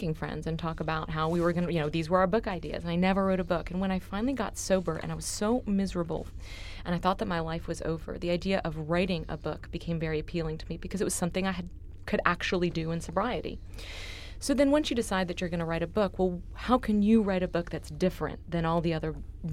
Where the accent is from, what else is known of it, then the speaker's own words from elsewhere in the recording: Dallas, Texas, United States; And one part is the part of growing up in the Park Cities. And, you know, one of the reasons that my Dallas story is important to my drinking story is that when I was a kid